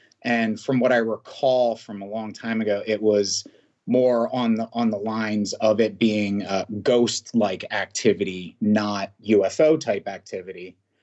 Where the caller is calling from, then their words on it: Doylestown, Pennsylvania, United States; Correct. Bucks County, Pennsylvania, Doylestown area.